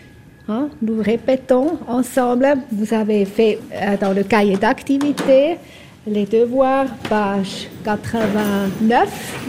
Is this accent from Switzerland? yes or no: yes; German-speaking Switzerland, Switzerland; accent: Swiss German; first language Swiss German; French is a second language; Bon, j'ai un accent, je sais, je suis suisse allemande